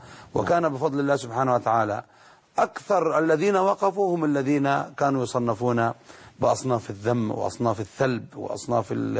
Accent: Egypt; also born or lived in Yemen; أنا عشت في اليمن وأنا من مصر وأعرف أحوال أهل مصر، والفترة التي عشتها الآن في مصر

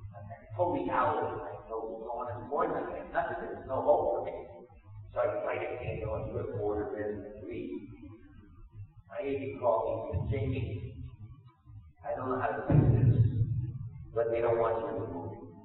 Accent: Toledo, Ohio, United States; And he's from Toledo. I'm from Toledo.

